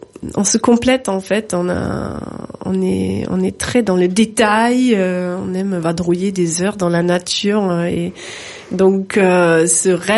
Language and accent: French; Schaffhausen, Switzerland; French is a second language; Moi, je suis suisse-allemande, je viens de Schaffhausen, au nord de Zurich, un endroit que personne connaît.